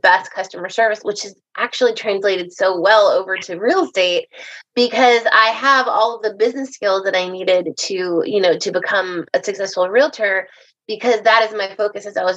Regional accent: New York City, New York, United States; But since I came from New York City

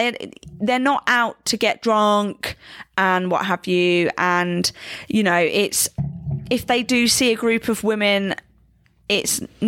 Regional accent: England, United Kingdom; And, you know, being a Brit, I don't want to talk to anyone else.

